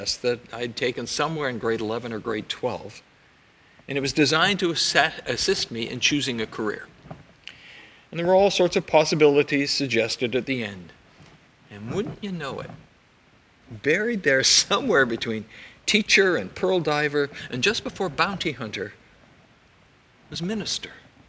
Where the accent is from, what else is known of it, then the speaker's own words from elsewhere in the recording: Kamloops, British Columbia, Canada; I did most of my growing up in Kamloops in the interior of the province, graduating from NORCAM Senior Secondary in 1971.